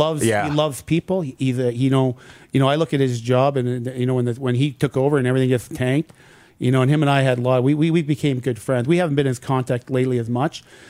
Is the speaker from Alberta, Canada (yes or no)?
no; St. Louis, Saskatchewan, Canada; all the way back from my hometown of St. Louis, Saskatchewan